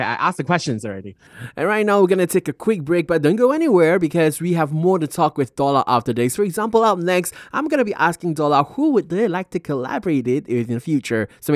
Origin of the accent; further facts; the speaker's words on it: Kuching, Sarawak, Malaysia; I'm from Kuching, by the way.